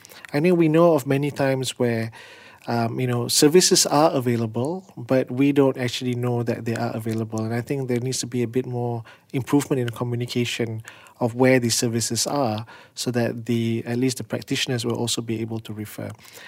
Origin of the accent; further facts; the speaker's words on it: Malaysia; like I'm from Malaysia, and you say that you don't have a suicide problem